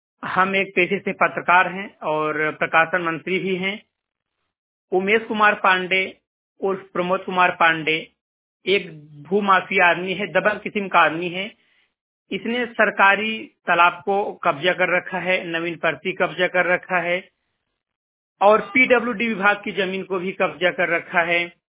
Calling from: Kanaura, India; मैं कनौरा ग्राम सभा से बात कर रहा हूँ। मेरे गांव का नाम है कनौरा बोरे खुशहाली।

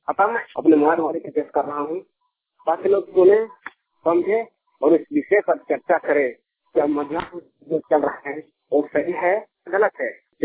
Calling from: Chakkari, Jharkhand, India; मैं ग्राम चक्करी पोस्टी चढ़ाना थाना विष्णुगढ़ जिला हजारीबाग से बोल रहा हूँ, जो मेरे गांव चक्करी

